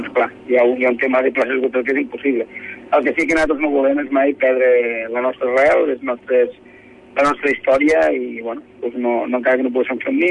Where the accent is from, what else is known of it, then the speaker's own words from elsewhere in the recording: Catalonia, Spain; nosaltres el que sí que no volem és oblidar els nostres orígens, des de les nostres arrels i ajudant tot i el que poguéssim i més a les Terres de l'Ebre